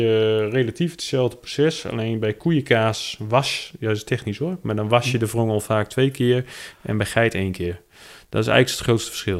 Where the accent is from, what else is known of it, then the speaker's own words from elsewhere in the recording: Groningen, Netherlands; we komen uit Groningen